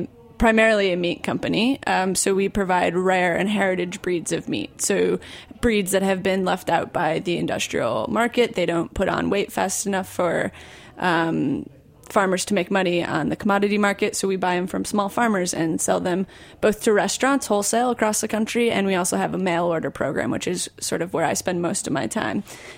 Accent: Michigan, United States; I'm from Michigan.

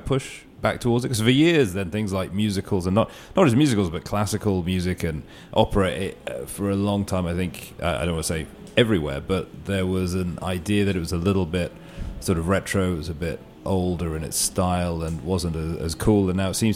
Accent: United Kingdom; Certainly I'm British from the UK and to a degree in Ireland.

